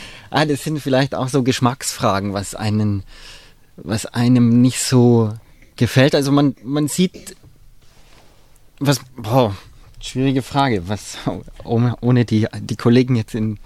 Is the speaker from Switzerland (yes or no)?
no; Tyrol, Austria; in Tirol, also wo ich herkomme.